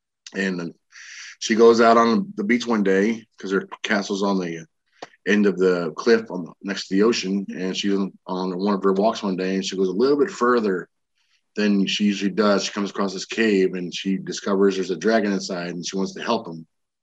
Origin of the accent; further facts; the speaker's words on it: Texas, United States; also born or lived in Illinois / Arizona; I was born in Illinois, raised in all over Texas and Arizona. I was an Air Force brat, and I joined the Army.